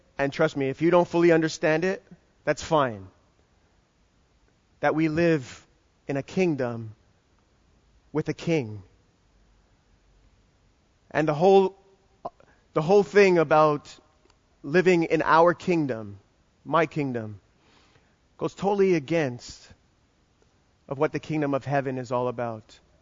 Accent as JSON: {"language": "English", "country": "Jamaica", "said": "I love being Jamaican. I love it."}